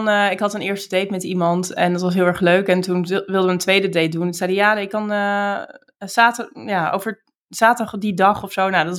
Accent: Netherlands; dat ik daar zelf dus ook mee struggelde als Nederlander in Nederland.

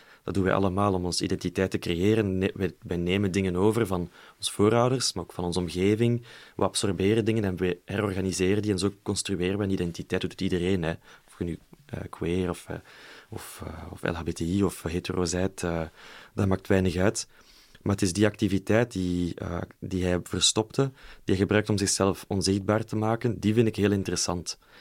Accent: Belgium; Maar ook als Belg.

